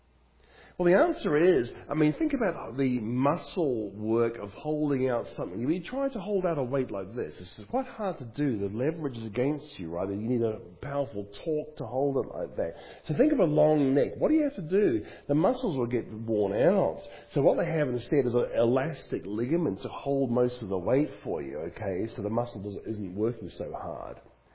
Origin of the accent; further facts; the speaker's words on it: Queensland, Australia; in Queensland, Australia, my home state.